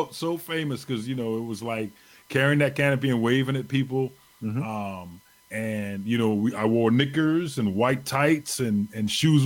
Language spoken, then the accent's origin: English; Tampa, Florida, United States; because I went to school in the area in Tampa because I grew up in Tampa.